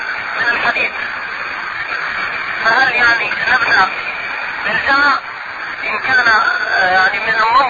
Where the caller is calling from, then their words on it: Mecca, Makkah Province, Saudi Arabia; الشيخ انا بنكلمك يعني من مكه